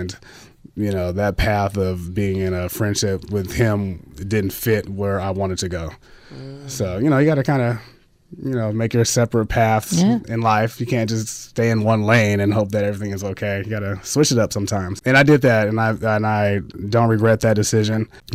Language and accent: English; Fairfield, California, United States; Fairfield, oh. California.